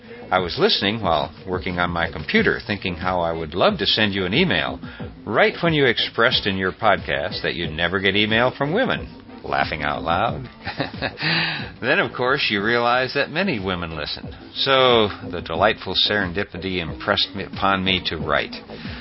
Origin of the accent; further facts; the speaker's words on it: Topeka, Kansas, United States; Growing up in Topeka, Kansas